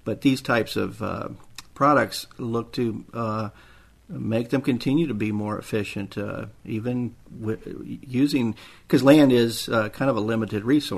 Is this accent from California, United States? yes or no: no; Florida, United States; now in Pensacola, United States; And like I told you, you're in my hometown. I live out in the other side of the state now in Pensacola